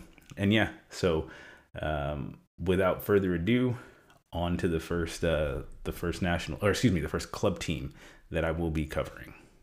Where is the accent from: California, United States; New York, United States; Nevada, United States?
New York, United States; Keep in mind, I'm from New York, grew up around a lot of Puerto Ricans